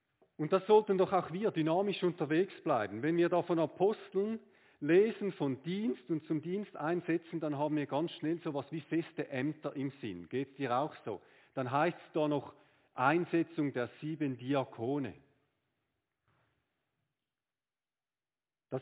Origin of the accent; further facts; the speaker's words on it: Switzerland; Aber wir sind ja gut als Schweizer im Eishockey.